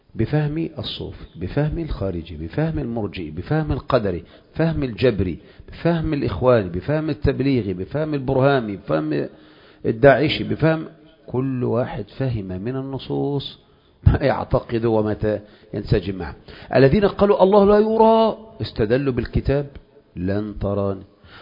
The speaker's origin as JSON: {"language": "Arabic", "country": "Egypt", "said": "مثل ما هي مراجع لأصحاب الثورة الأولى وأصحاب الثورة الثانية عندنا في مصر"}